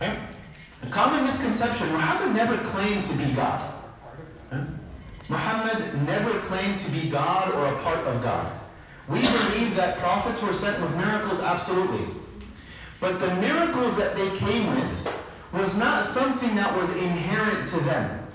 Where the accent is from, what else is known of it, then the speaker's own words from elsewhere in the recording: United States; As an American, right, born and raised in America, went to the dentist twice a year